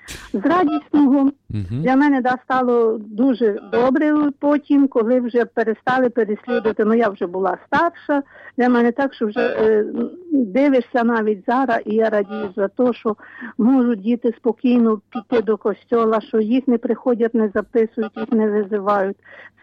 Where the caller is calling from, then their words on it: Vinnytsia Oblast, Ukraine; Слава Ісусу Христу, я з Вінниччини.